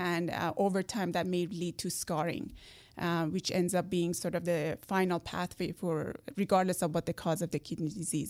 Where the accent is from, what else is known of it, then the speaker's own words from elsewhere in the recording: Iran; English is a second language; moved away as an adult; also born or lived in Canada; now in United States; Originally Persian.